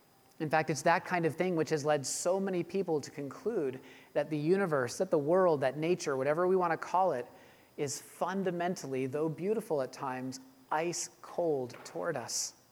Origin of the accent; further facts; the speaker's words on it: Massachusetts, United States; I grew up in Massachusetts, and my junior high class was taking a field trip to New York City